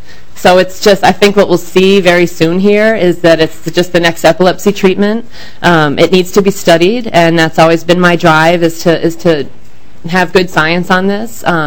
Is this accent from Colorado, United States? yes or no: yes; Colorado, United States; I'm here from Colorado. I'm a mother.